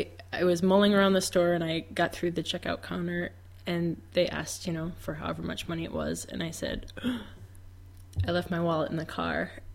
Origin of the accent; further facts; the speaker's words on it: Illinois, United States; also born or lived in Arlington Heights / Schaumburg / Wheaton; So I was born in Arlington Heights, Illinois, the northwest suburbs. Moved to Schaumburg, moved to Wheaton, and now my parents live in Barrington